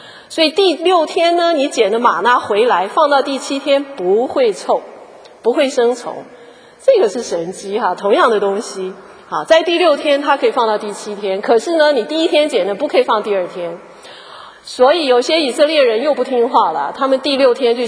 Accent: China; 那我们中国人就有一个习惯哈，尽量吃嘛

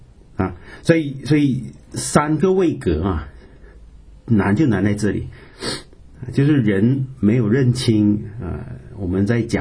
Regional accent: Malaysia; 我说我不是马来人，我是华人。啊，这样你是中国人？我说不是，我是马来西亚人。

